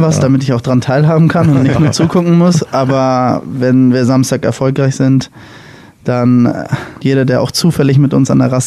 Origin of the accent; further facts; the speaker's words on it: Germany; Ich glaube schon, dass Deutschland meine Heimat an sich ist. Aber ich will jetzt auch nicht sagen, klar, Hamburg ist für mich so meine Wahlheimat.